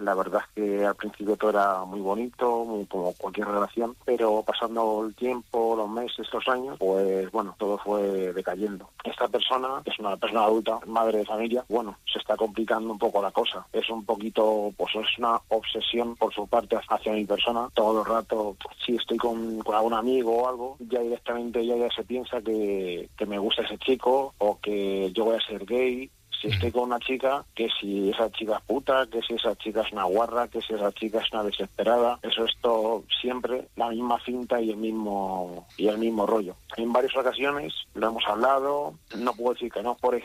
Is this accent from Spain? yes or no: yes; Madrid, Community of Madrid, Spain; Yo soy un joven de Madrid, tengo 31 años